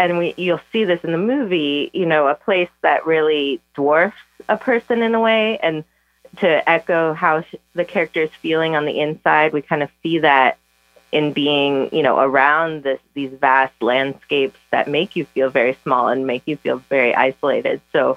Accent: Iowa, United States; You know, I grew up in Iowa, so I figured Montana was kind of like Iowa, but with mountains

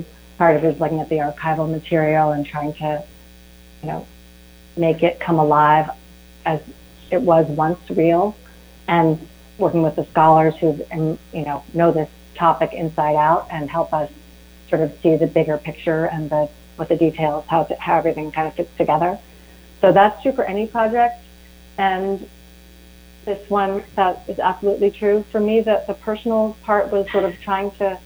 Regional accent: New York City, New York, United States; I didn't have any concept of that growing up in New York City, sort of several generations after the fact.

